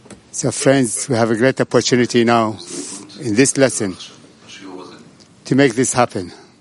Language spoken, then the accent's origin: English; Australia; We're here from Australia. We have traveled a long way to come to be with all the friends here.